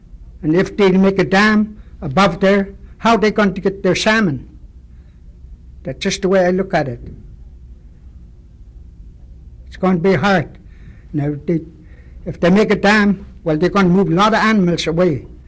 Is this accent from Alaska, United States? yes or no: yes; Alaska, United States; I'm 69 years old now, and I'm Athabaskan Indian from Keokuk River.